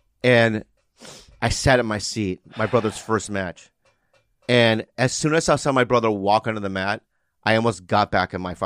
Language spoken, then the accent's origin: English; San Diego, California, United States; It was in Stockton. So I'm from San Diego.